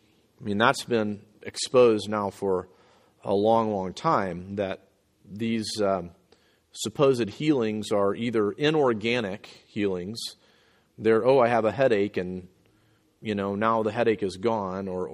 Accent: Florida, United States; Growing up in Florida, we had a Christian radio station

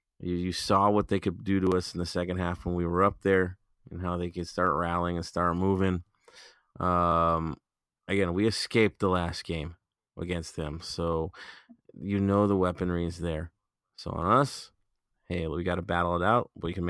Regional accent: United States; Deal with it. I'm American. That's how it goes.

